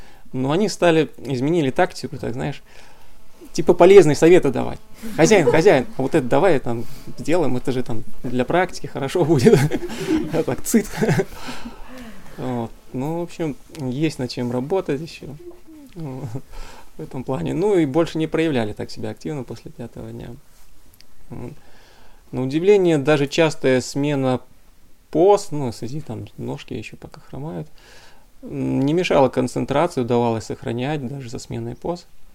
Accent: Krasnodar Krai, Russia; я из Краснодарского края.

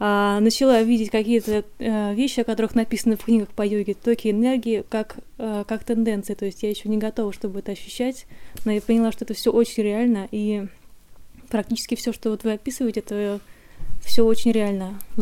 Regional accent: Moscow Oblast, Russia; мне 32 года, я из Подмосковья.

